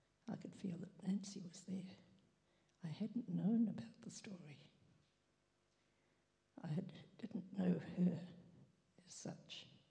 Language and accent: English; Te Aroha, Waikato, New Zealand; I come from Te Araha and lived opposite the Catholic Church.